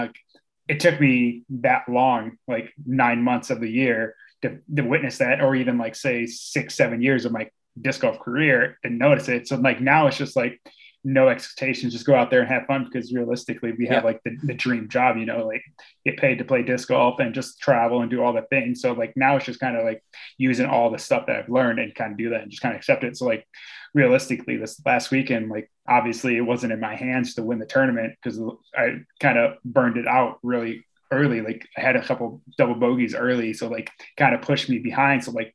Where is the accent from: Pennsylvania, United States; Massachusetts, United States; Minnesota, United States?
Minnesota, United States; growing up in Minnesota, we had a lot of woods and like the tunnels 20 feet off the TD pad